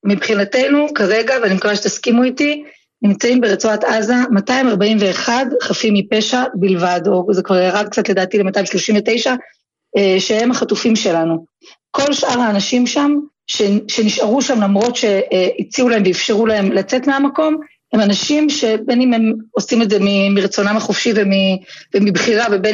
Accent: Mazkeret Batya, Central District, Israel; ממזכרת בתיה

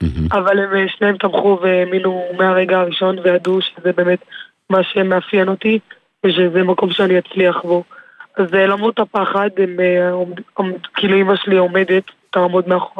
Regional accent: Jerusalem, Jerusalem District, Israel; אני ירושלמית במקור, שזו עיר מאוד מעורבת, אם זה יהודים, אם זה נוצרים, אם זה מוסלמים

